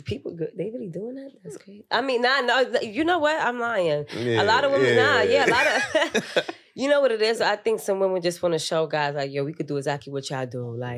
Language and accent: English; Ghana; I'm from Ghana.